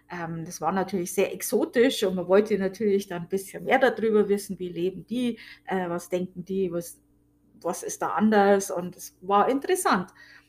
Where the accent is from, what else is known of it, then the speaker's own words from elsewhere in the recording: Amberg, Bavaria, Germany; born there; Also meine Geburtsstadt ist Amberg. Amberg in der Oberpfalz war auch mal die Hauptstadt der Oberpfalz.